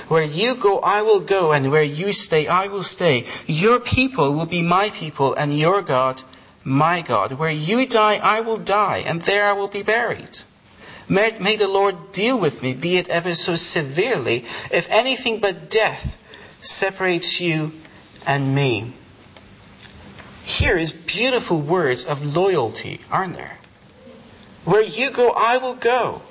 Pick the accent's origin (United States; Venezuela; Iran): Iran; moved away; also born or lived in Cyprus; And they were like, are you not Cypriot? And I'm like, no. So where are you from? From Iran.